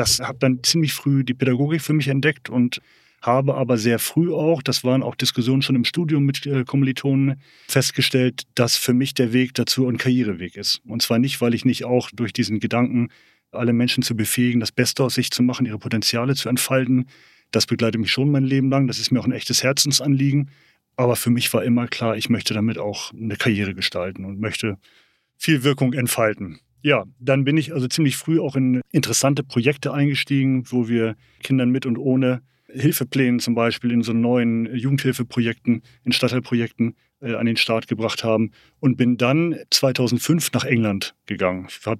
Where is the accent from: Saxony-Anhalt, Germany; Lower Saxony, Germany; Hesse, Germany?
Lower Saxony, Germany; Ich bin in Niedersachsen in der Lüneburger Heide aufgewachsen. Ende der 70er, das darf ich ja verraten, Ende der 70er, Anfang der 80er Jahre